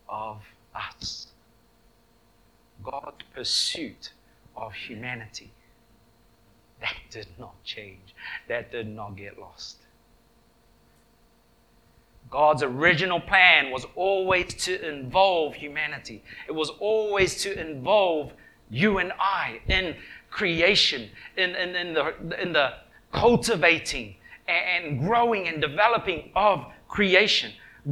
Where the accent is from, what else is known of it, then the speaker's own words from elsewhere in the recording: Wellington, New Zealand; I was the oldest in my family, growing up in Wellington, New Zealand.